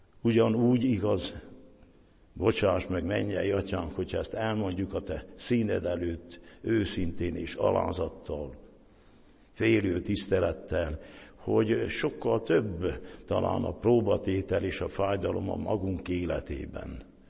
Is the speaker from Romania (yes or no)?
yes; Transylvania, Romania; mi úgy szoktunk köszönni, erdélyek, azt mondjuk, hogy békesség Istentől